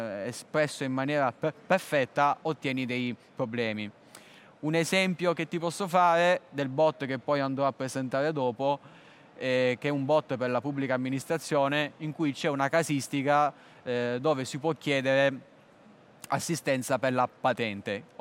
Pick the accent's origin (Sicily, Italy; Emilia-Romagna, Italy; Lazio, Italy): Sicily, Italy; Solarino; il comune di Solarino, che è il mio paese di origine.